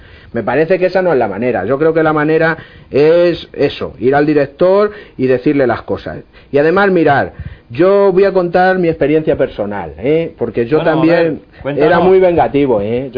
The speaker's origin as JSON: {"language": "Spanish", "town": "Syracuse", "region": "Sicily", "country": "Italy", "also_born_or_lived": "Spain", "said": "yo soy de Italia, ¿no? De una isla que se llama Sicilia, y allí hay una ciudad que se llama Siracusa. Pues ahí nací yo. Lo que pasa es que mi madre es de aquí, de España, de los Montes de Toledo"}